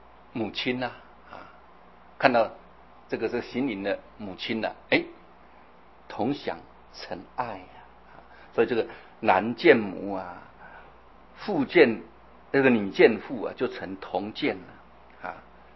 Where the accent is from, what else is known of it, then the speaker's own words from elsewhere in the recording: China; 所以我们中国人也有一点道理